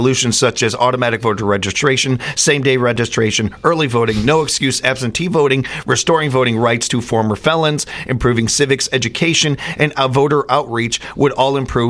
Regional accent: United States; I'm looking at this as an American.

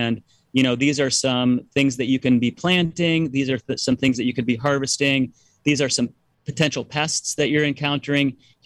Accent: Illinois, United States; And because I grew up in Illinois, the Peace Corps folks thought that I must have agriculture in my blood.

